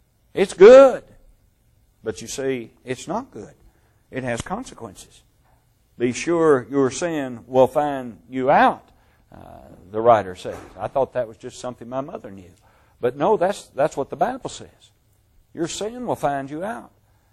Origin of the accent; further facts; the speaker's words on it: Kentucky, United States; most of you know that I grew up in Kentucky and we raised tobacco. That was our cash crop.